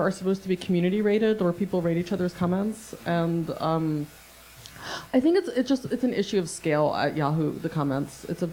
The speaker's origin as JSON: {"language": "English", "region": "New York", "country": "United States", "said": "I'm from New York. I couldn't possibly comment on any of those."}